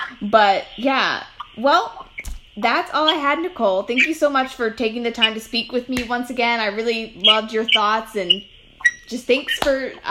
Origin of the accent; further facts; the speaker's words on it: Ohio, United States; because I'm also from the Northeast Ohio area, and I'm also Native American.